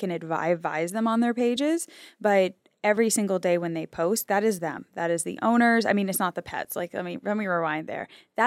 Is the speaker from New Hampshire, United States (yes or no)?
yes; New Hampshire, United States; But I grew up in New Hampshire.